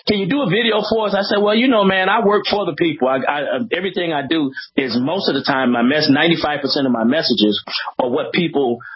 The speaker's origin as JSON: {"language": "English", "town": "St. Louis", "region": "Missouri", "country": "United States", "said": "We're from St. Louis, and we look after each other."}